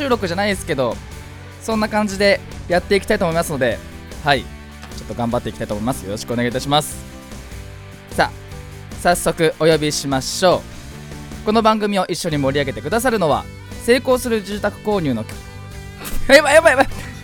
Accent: Fujisawa, Kanagawa, Japan; この番組は藤沢出身の俳優タレントとして活動する

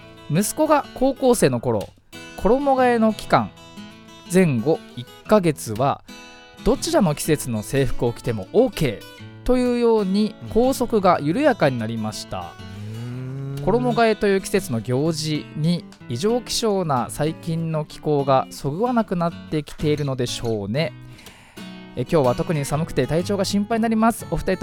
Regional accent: Fujisawa, Kanagawa, Japan; この番組は藤沢出身の俳優タレントとして活動する

